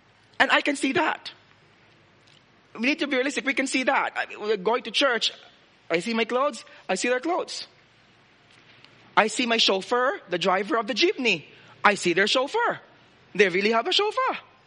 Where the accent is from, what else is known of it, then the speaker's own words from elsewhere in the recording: Philippines; moved away; And I feel that when I came here, I never felt like I'm Filipino. Never. I'm sure you're struggling sometimes with my accent.